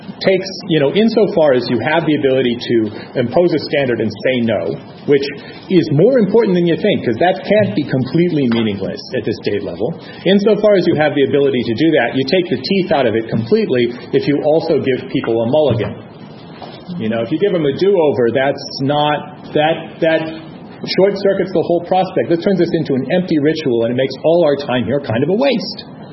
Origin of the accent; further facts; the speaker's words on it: Nevada, United States; I'm from Nevada.